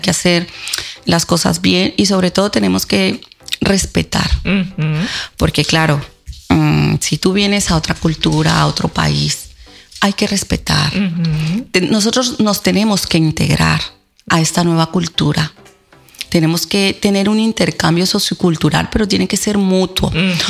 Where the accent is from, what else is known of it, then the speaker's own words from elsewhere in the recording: Colombia; me hice amiga de un par de chicas que eran de Pereira y de Tuluá, cercanas a mi tierra